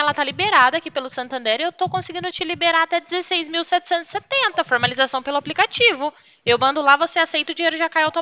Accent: Pirassununga, São Paulo, Brazil; Eu sou de Pirassununga

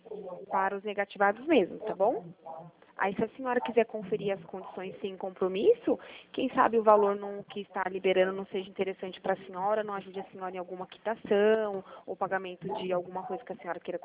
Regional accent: Bragança Paulista, São Paulo, Brazil; Eu sou de Bragança Paulista, São Paulo

